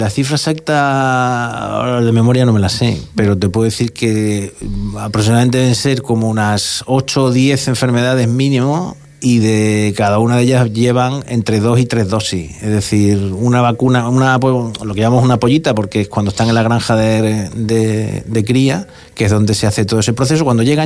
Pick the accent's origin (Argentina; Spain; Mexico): Spain; Andalusia; cuando yo hice la carrera, que la hice en Córdoba, porque soy andaluz